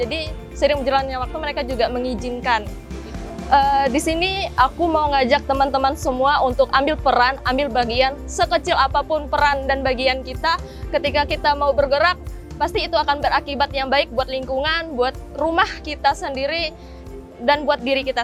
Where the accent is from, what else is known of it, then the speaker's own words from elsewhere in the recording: Palangkaraya, Central Kalimantan, Indonesia; Aku berusia 23 tahun, aku berasal dari Kalimantan Tengah, Palangkaraya.